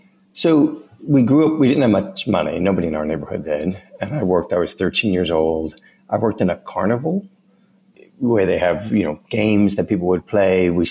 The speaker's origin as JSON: {"language": "English", "town": "New York City", "region": "New York", "country": "United States", "tie": "born or raised there", "said": "So where I grew up in the Bronx in New York City, almost no one went to college. Almost no one had a passport."}